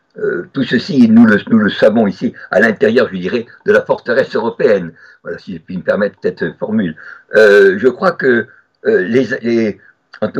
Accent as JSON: {"language": "French", "country": "France", "said": "je ne suis pas Ashkénaze, vous savez, je suis français."}